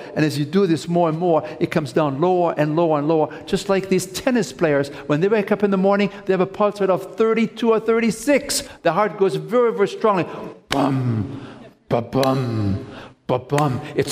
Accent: Connacht, Ireland; because I'm from Mayo.

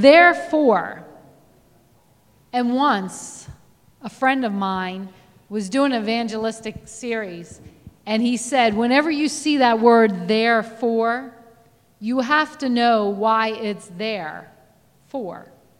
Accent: Baltimore, Maryland, United States; I lived in a very populated area. I'm from Baltimore, Maryland.

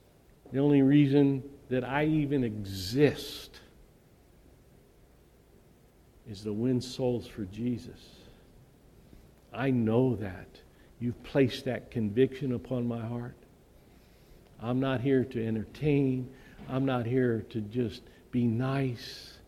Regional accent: Ohio, United States; And Ohio. That's my home state. I still love it.

